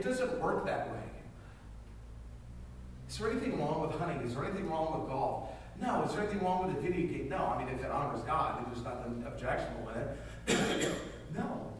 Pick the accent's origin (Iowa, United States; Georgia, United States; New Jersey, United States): Georgia, United States; Atlanta; We grew up in Atlanta, Georgia, and it was a classic soccer team.